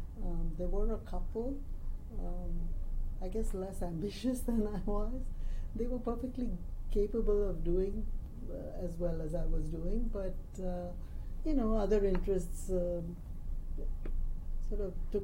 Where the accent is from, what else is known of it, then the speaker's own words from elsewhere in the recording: India; moved away; We didn't have television growing up in India.